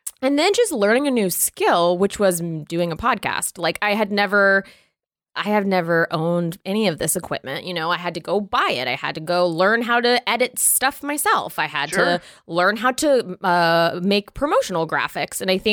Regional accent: the South, United States; so I was raised in the South.

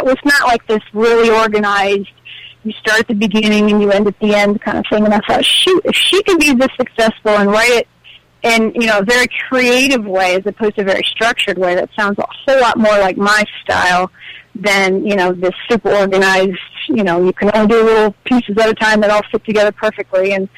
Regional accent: United States; because I'm an American. I don't know all these terms.

